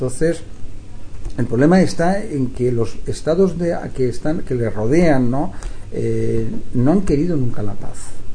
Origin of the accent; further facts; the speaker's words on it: Spain; yo sí soy español